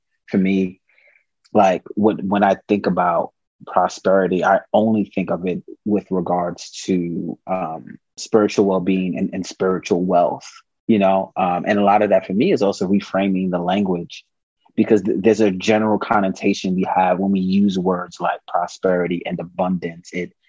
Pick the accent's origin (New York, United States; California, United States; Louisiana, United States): New York, United States; Bronx; Like, you know, I was born and raised in the Bronx. Like I was born in the hood, like the hood